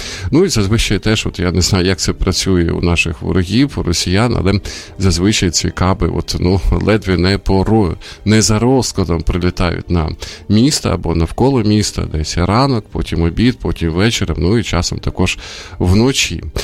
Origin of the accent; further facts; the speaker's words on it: Sumy, Sumy Oblast, Ukraine; now in Kyiv, Ukraine; ці два тижні перебував в Сумах, це моє рідне місто